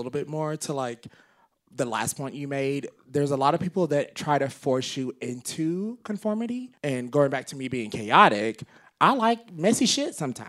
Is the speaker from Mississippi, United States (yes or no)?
yes; Mississippi, United States; Well, I'm from Mississippi, so what do you want me to do?